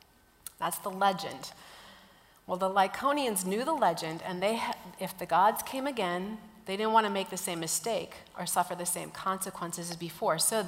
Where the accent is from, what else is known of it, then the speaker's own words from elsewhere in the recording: Minnesota, United States; that's what we kind of say about my hometown in northern Minnesota. I love it, but it is remote.